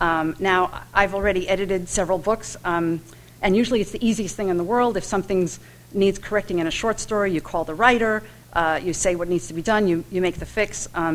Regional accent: Queens, New York, United States; Well, I grew up in Queens, which couldn't have been more ordinary, but my mother had to leave Vienna just before the war for Scotland on the Kinder transport.

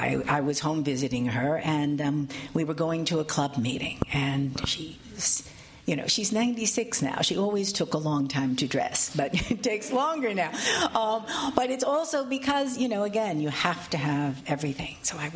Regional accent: Chicago, Illinois, United States; I'm from Chicago, so... all right.

